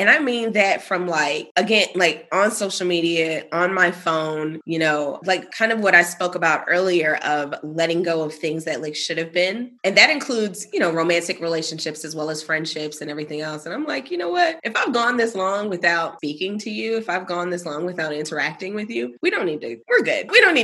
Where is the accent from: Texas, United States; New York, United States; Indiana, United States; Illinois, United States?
New York, United States; Brooklyn; also born or lived in Bronx; And born and raised in Brooklyn, moved to the Bronx when I was a preteen.